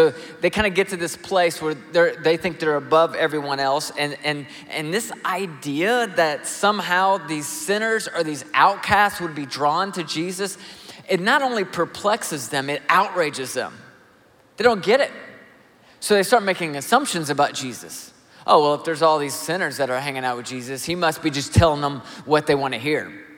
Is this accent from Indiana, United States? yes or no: no; Nashville, Tennessee, United States; So I grew up in Nashville, but my parents were both born in Toledo, Ohio.